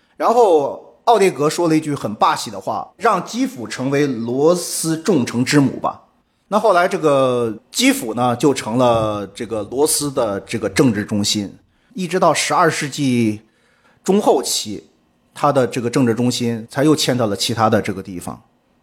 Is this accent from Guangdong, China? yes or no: no; Luoyang, Henan, China; born there; 我说我在广州工作。他们就问我啊，你的出生地在哪里？我就说我是出生在河南洛阳。